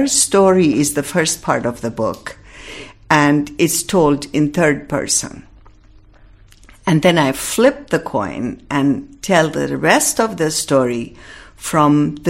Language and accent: English; Iran; accent: Iranian; English is a second language; though I have lived 40 years here, mm-hmm. my Iranian-ness will always be there, as you can hear it in my voice and accent.